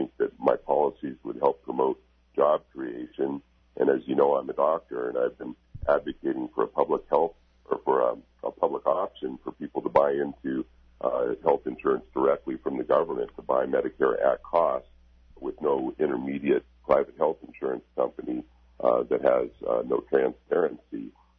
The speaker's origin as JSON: {"language": "English", "town": "Juneau", "region": "Alaska", "country": "United States", "tie": "born or raised there", "said": "I grew up in Juneau. You know, I was born and raised in Juneau, and Juneau was founded on mining and has two very successful gold mines there."}